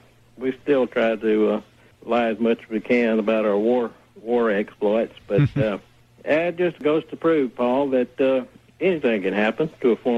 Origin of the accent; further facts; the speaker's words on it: Alabama, United States; I grew up in Alabama. And I was raised as a racist.